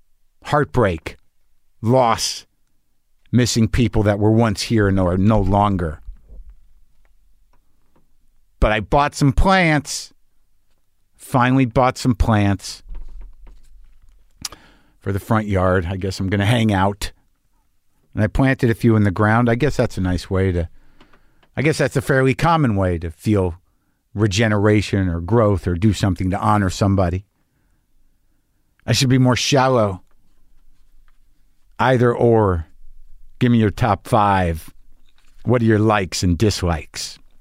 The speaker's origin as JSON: {"language": "English", "town": "Albuquerque", "region": "New Mexico", "country": "United States", "tie": "born or raised there", "said": "I grew up in Albuquerque."}